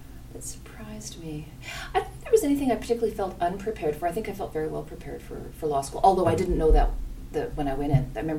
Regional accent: Armstrong, British Columbia, Canada; I grew up in Armstrong, which is a small town at the north end of the Okanagan Valley. I grew up in a ranch.

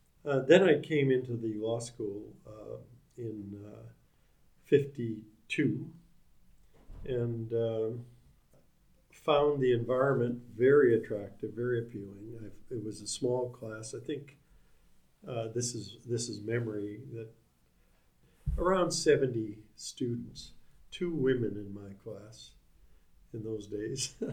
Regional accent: Calgary, Alberta, Canada; I was born in Calgary, brought up in a family that had interests in agriculture, cattle.

